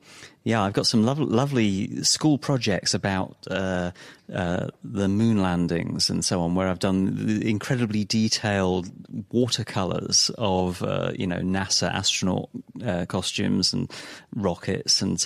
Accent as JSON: {"language": "English", "region": "England", "country": "United Kingdom", "said": "I am English. I'm from the United Kingdom, still just about united."}